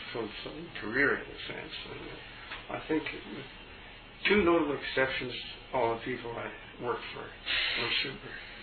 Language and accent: English; Ireland; born there; moved away as an adult; Yeah, well, I was born in Ireland.